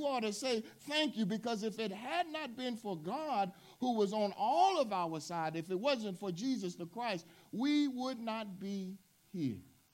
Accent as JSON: {"language": "English", "region": "Southern US", "country": "United States", "tie": "born or raised there", "said": "as we've lived in this world, as we grew up in the South"}